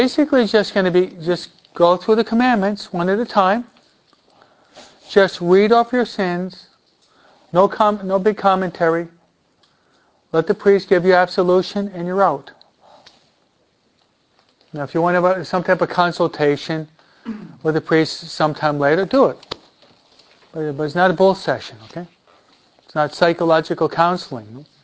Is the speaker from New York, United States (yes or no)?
yes; New York, United States; I'm a New Yorker, we believe in common sense, no?